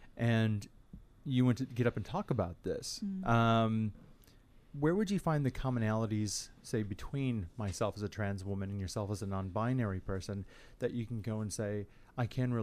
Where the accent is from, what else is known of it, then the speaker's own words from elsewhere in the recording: Midwest, United States; And I come from the Midwest Bible Belt. I couldn't explore any of that.